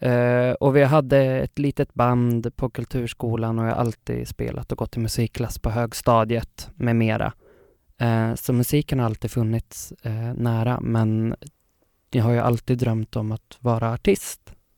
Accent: Katrineholm, Södermanland, Sweden; moved away as an adult; now in Stockholm, Sweden; Jag är 25 år. Jag är uppvuxen i Katrineholm och flyttade till Stockholm för... Tre år sedan.

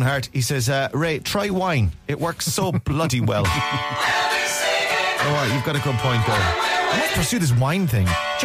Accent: Ballina, Connacht, Ireland; I'm from Ballina. You're from Castlebar.

